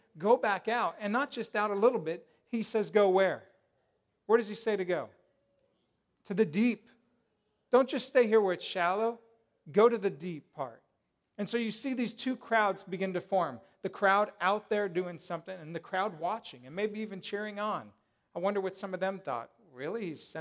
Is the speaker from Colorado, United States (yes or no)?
yes; Denver, Colorado, United States; I grew up in Denver. I love Denver. But I've lived here now longer than I've lived in Denver.